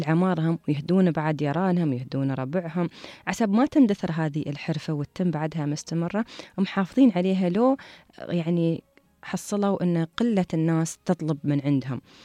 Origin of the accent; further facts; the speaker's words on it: Dubai, United Arab Emirates; منطقة حتى عندنا في دبي في السياحة البيئية